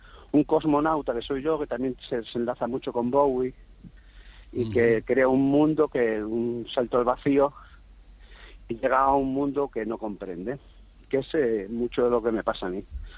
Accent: Extremadura, Spain; yo no pierdo nunca, yo soy extremeño, tío.

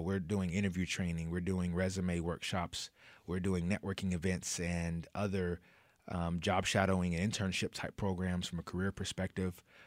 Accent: Dallas, Texas, United States; My family never lets me forget that I'm from Texas and that I grew up in Dallas.

